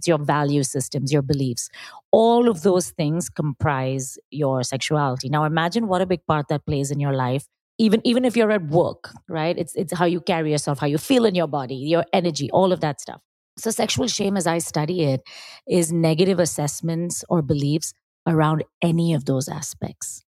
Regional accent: India; my background's a little interesting. I grew up in India.

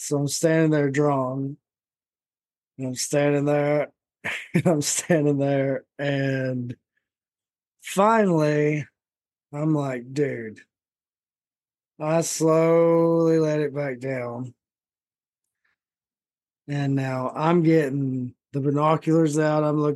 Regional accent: Appalachia, United States; I love how people assume just because they're, you know, I'm from Appalachia.

